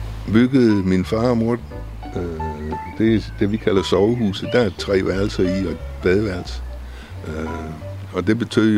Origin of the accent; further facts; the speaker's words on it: Ebeltoft, Central Denmark Region, Denmark; Jeg kommer fra Æbeltoft. Begge mine forældre var fra Æbeltoft.